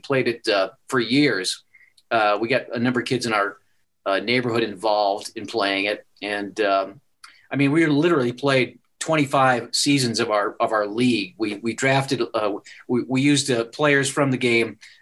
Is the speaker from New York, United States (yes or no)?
no; Wisconsin, United States; I grew up in Wisconsin.